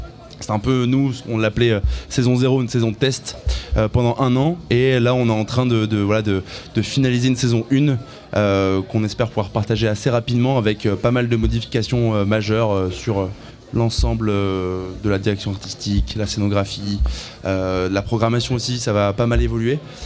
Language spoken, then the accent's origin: French; Lille, Hauts-de-France, France; de dire vraiment qu'on vient d'ici, on vient de Lille